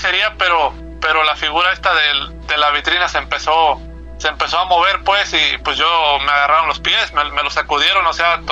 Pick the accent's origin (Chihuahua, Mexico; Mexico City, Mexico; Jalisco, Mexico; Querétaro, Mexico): Querétaro, Mexico; now in San Diego, United States; le estoy hablando de San Diego, California, pero yo soy de allá de Querétaro, pues.